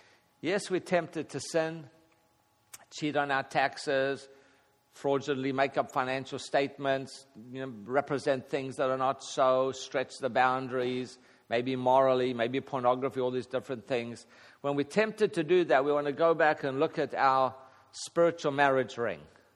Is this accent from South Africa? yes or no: yes; South Africa; now in United States; Well, you know, I grew up in South Africa where men didn't wear rings.